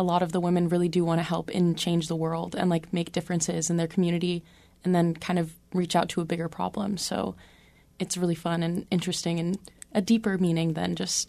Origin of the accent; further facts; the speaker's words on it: Juneau, Alaska, United States; I was born and raised in Juneau and haven't left ever. I just go on little vacations here and there, but mostly a Juneau girl.